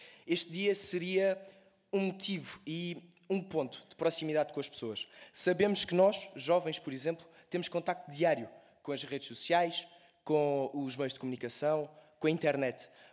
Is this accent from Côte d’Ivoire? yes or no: no; Alentejo, Portugal; nós somos de um distrito do Alentejo, um distrito mais envelhecido e um distrito com uma grande área.